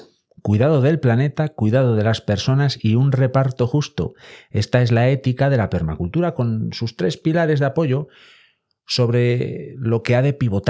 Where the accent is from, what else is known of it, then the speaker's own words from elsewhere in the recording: Boñar, Castile and León, Spain; De repente me vi en mi pueblo, en Boñar, en la montaña central leonesa